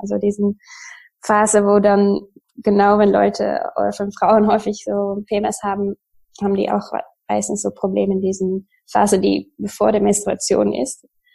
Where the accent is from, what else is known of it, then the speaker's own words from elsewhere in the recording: Netherlands; German is a second language; now in Hamburg, Germany; ich komme aus den Niederlanden und wohne jetzt schon 4 Jahre in Hamburg.